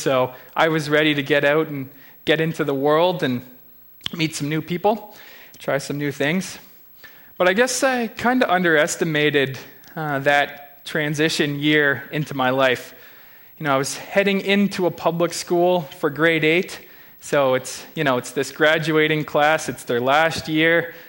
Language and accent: English; Listowel, Ontario, Canada; I was born in the Listowel area and brought up in the Evangelical Missionary Church there as well.